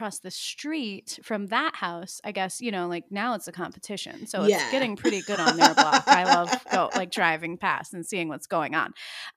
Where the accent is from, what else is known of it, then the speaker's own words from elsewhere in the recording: Pennsylvania, United States; So I grew up in Pennsylvania. And I grew up in the country, so there was like literally no other families around us.